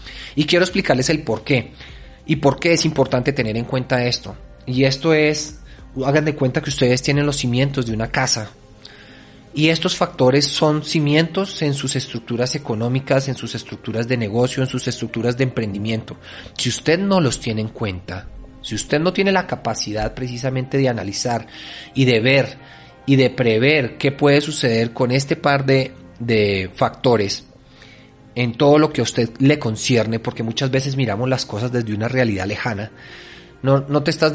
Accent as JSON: {"language": "Spanish", "country": "Colombia", "said": "para los que me están escuchando en Colombia, que es de donde yo soy"}